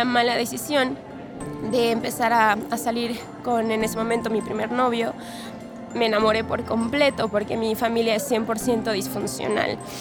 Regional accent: Mexico; soy mexicana, tengo 27 años.

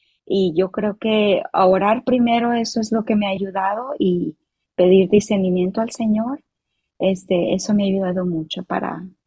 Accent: Mexico; como mexicana, como típica mamá

